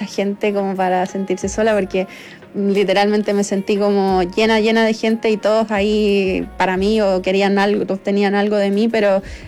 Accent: Curicó, Maule, Chile; Porque yo me crié en el campo, soy del sur, de Curicó

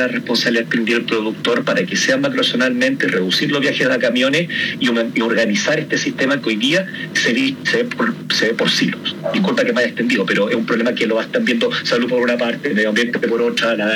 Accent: Iquique, Tarapacá, Chile; Yo soy de Iquique, el comportamiento de la gente de Iquique es muy distinto al comportamiento de la gente que vive en Valdivia

